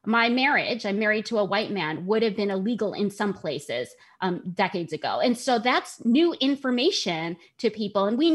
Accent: Michigan, United States; born there; I was born in 1982 in Michigan

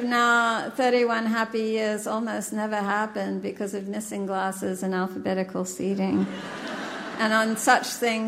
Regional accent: Sydney, New South Wales, Australia; it meant we could be back in my hometown of Sydney for more than a year, which I always love to do because I need to water my roots occasionally.

